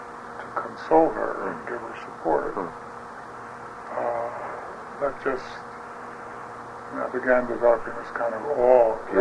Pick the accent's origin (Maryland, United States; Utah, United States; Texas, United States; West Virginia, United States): Maryland, United States; Baltimore; first language Yiddish; English is a second language; a child in Baltimore. We spoke it at home often. I mean, I read Yiddish newspapers to this day.